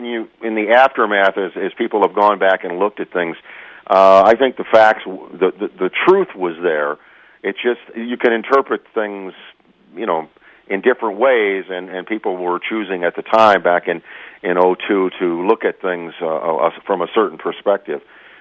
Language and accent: English; East St. Louis, Illinois, United States; I'm a local boy. I was born and raised in East St. Louis.